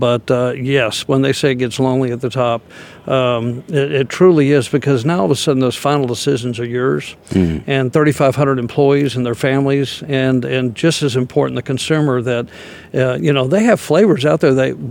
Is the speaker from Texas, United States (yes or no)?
yes; San Antonio, Texas, United States; I grew up in San Antonio.